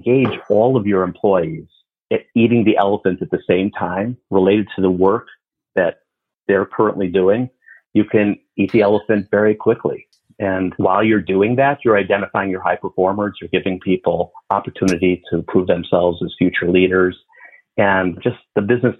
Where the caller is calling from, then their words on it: Chicago, Illinois, United States; Chicago, Illinois.